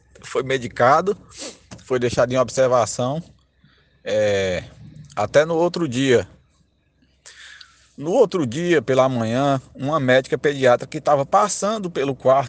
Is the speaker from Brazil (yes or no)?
yes; Canaã, Brazil; sou de Canaã, já sou de Canaã, moro em Canaã há quase, né, minha família mora aí há quase 30 anos.